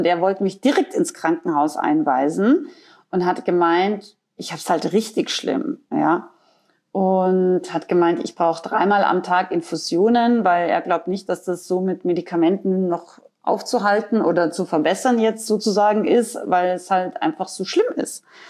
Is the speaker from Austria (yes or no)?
yes; Austria; Und ich bin ja ursprünglich aus Österreich